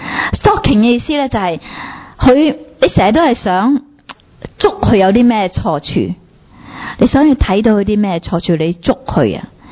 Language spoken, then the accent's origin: Cantonese; China; 即系我哋中国人好多时啊，即系怕丑啦